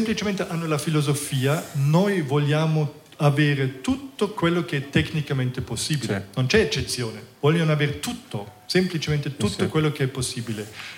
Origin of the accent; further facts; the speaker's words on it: Germany; moved away as an adult; now in Switzerland; venendo da un altro paese persino, sono cresciuto in Germania, sono venuto in Ticino a 20 anni